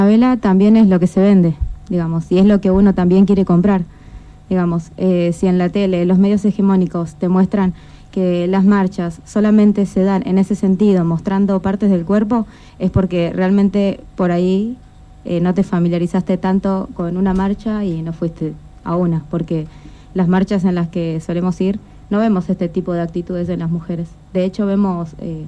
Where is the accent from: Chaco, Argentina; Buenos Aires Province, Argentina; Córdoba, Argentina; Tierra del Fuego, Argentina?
Tierra del Fuego, Argentina; Soy fueguina, también soy mamá